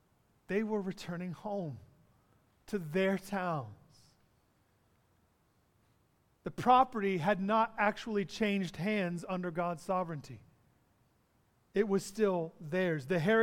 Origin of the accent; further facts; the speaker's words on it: Jacksonville, Florida, United States; now in Toronto, California, United States; we are both from Jacksonville. We're from the same area. And we were talking about how often we get to visit Florida.